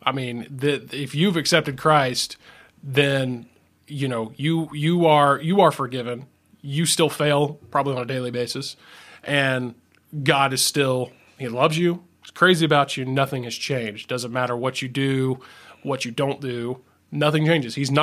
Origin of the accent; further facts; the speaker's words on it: Tennessee, United States; also born or lived in Alabama; I was born in Alabama, raised in Tennessee.